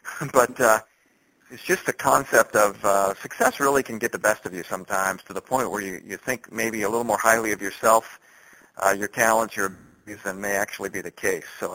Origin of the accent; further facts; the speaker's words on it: Midwest, United States; now in Virginia, United States; We moved to Virginia here about 25 years ago. My wife and I was born and raised out in the Midwest, so I had a lot of the Midwest values.